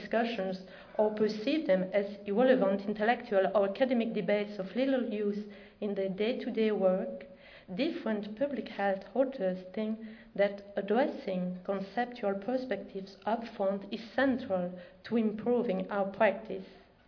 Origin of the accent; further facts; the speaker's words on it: Belgium; accent: Belgian; now in Quebec City, California, United States; Now that you are familiar with my terrific Belgian accent